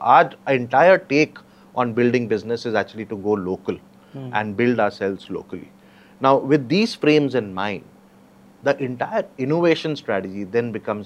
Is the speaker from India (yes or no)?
yes; Delhi, India; I am from Delhi.